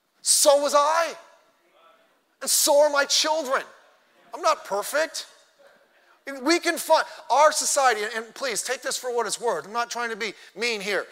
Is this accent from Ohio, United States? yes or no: no; Long Beach, California, United States; When I was a teenager, I grew up in Long Beach.